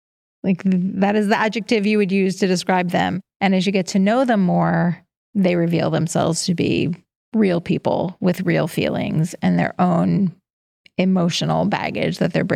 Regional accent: Newfoundland and Labrador, Canada; It was like this just moment of trust in being a Newfoundlander.

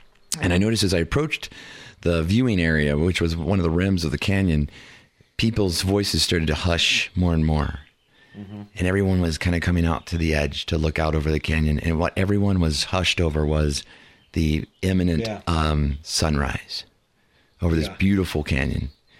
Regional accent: Indiana, United States; Reason I went to it was because I grew up in Indiana, and I had never seen land like this out here.

